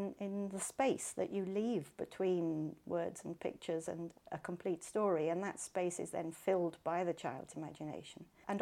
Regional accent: Grantchester, East of England, United Kingdom; also born or lived in Leicester; I grew up in Grantchester, went to the village school and grew up here and peddled to my Saturday job in Heffers. And then when I married, I moved to Leicester for 26 years. And then 2 years ago, we came back to Grantchester.

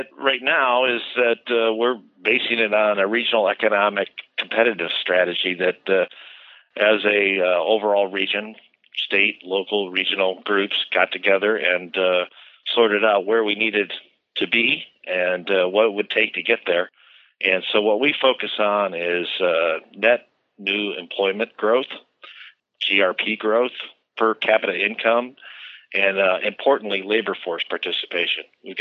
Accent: Cleveland, Ohio, United States; moved away as an adult; also born or lived in West Coast, United States / Northeast, United States; I was born and raised in Cleveland, Northeast Ohio. And following graduation from college, I left for a period of 25 years, lived on the West Coast and the Northeast, returning here in 2000.

